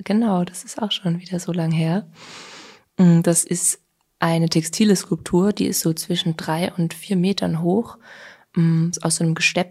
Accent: Vienna, Austria; Ja, weil Wien doch meine Heimat ist und ich mich sehr wohl gefühlt habe.

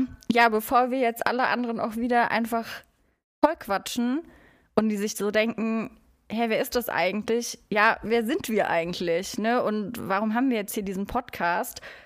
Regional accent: Rhineland-Palatinate, Germany; born there; Bin 30 Jahre alt und komme eigentlich gebürtig aus der Pfalz. Aber ihr habt, glaube ich, auch schon gemerkt, ich höre mich nicht nach einem gebürtigen Pfälzer an.

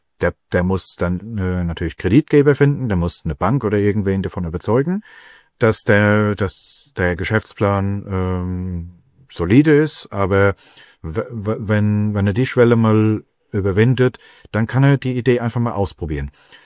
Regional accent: Rhineland-Palatinate, Germany; now in United Kingdom; es gibt jetzt eine schlechte Weinernte in der Pfalz, sagen wir mal, wo meine alte Heimatregion.

